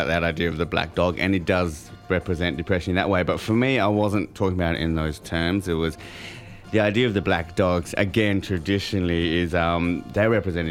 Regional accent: Perth, Western Australia, Australia; I grew up in Perth, but I always grew up in the city.

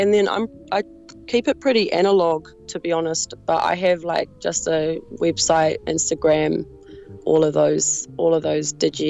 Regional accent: New Zealand; I'm from New Zealand and I'm hard.

